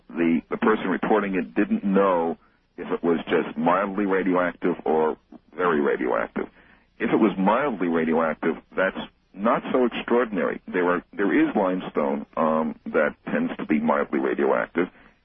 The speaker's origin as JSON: {"language": "English", "region": "Missouri", "country": "United States", "said": "I'm from Missouri, and intellectually, I got to see it to believe it"}